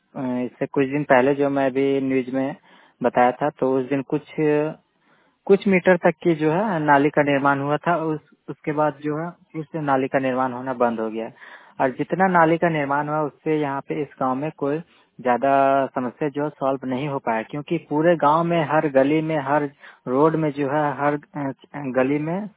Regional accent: Brahmbela, Jharkhand, India; अभी हमारे गांव में यानी कि पदम प्रखंड के ब्रह्मबेला गांव में

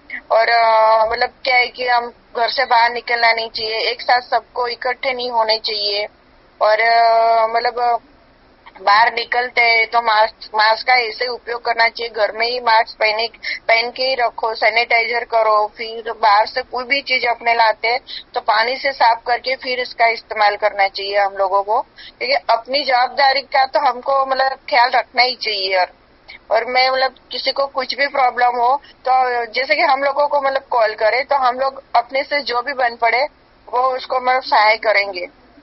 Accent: Ahmedabad, Gujarat, India; अहमदाबाद से हूँ।

